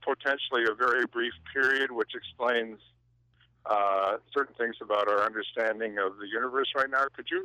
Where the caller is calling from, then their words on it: Whately, Massachusetts, United States; I'm calling, well, actually, I'm in Whately, Massachusetts right now.